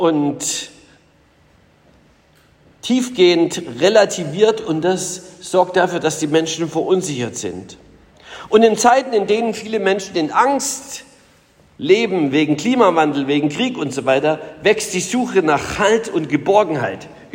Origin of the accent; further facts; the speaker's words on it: East Germany, Germany; Als Ossi muss ich sagen, bin ja so vorgestellt worden, bin auch stolz drauf.